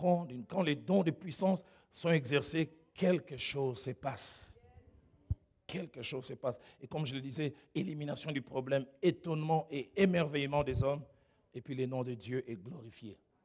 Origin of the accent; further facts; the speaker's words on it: Kinshasa, DR Congo; je suis allé dans une église chez nous à Kinshasa